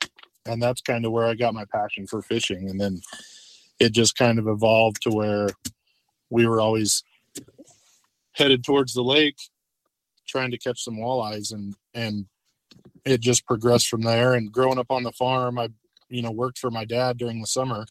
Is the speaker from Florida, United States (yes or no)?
no; Nebraska, United States; I grew up in Western Nebraska on a small farm, at the west end of Lake McConaughey.